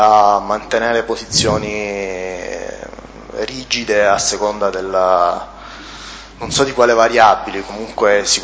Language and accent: Italian; Reggio Calabria, Calabria, Italy; Sei tu quello di Reggio? E io gli dissi sì.